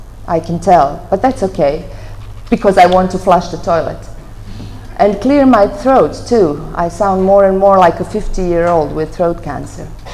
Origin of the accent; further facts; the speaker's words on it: Montenegro; Montenegro, which is also my country, my home country